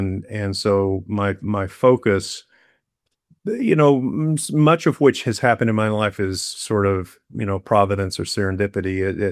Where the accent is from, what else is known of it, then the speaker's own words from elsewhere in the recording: El Reno, Oklahoma, United States; So I went, so I grew up in a small town in kind of central western Oklahoma, just west of Oklahoma City, a town named El Reno.